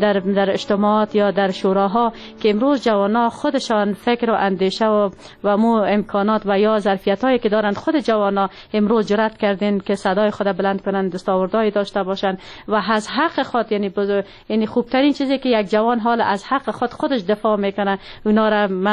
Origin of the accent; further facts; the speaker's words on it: Siadan, Parwan, Afghanistan; also born or lived in Charikar; در ولایت پروان قریه سیادان متولد شدیم، در خانواده روشن فکر و تحصیلات ابتدایی خود در مکتب نمبر 2 شهر چاریکار و دوره لیسی خود در لیسی هور جلالی به پایان رساندیم